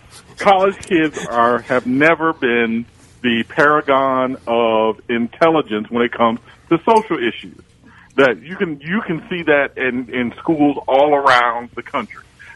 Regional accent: the South, United States; I am from the South.

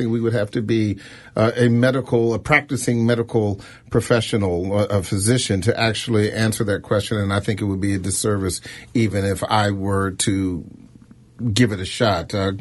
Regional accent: Lanham, Maryland, United States; calling from Lanham, my hometown.

